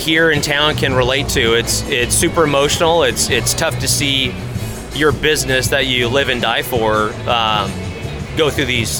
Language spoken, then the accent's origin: English; Portland, Oregon, United States; I was born and raised in Portland, and don't hold that against me.